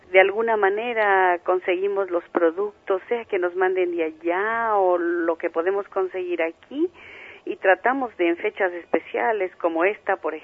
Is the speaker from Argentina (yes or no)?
no; Ecuador; now in Canary Islands, Spain; si esto se escucha en mi país, ¿qué tengo que hacer sino mandar un abrazo muy grande? Para todos los ecuatorianos, para mi familia, un abrazo muy grande desde las Canarias.